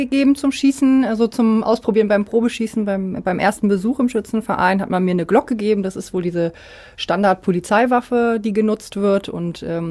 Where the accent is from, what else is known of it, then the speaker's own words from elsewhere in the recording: Bremen, Germany; born there; also born or lived in Düsseldorf; ich bin 34 Jahre alt, ich bin gebürtige Bremerin, war aber eine Zeit lang beruflich in Düsseldorf, genau 10 Jahre ungefähr, und nun bin ich seit etwas über einem Jahr wieder zurück